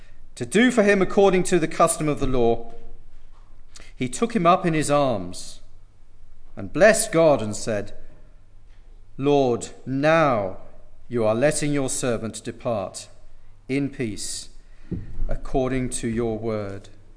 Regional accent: United Kingdom; And I was thinking this could be a prism through which you viewed the whole Brexit process in my home country.

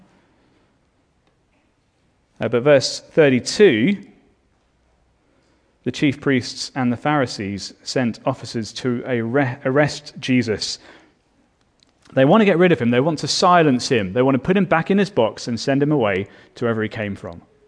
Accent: England, United Kingdom; When I was growing up in England, Halloween was a lot more sinister than many people treat it today.

